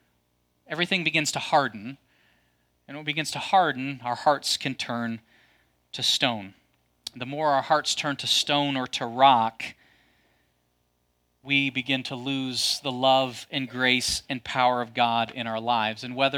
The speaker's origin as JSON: {"language": "English", "region": "Kentucky", "country": "United States", "said": "We're from Kentucky. I mean, come on."}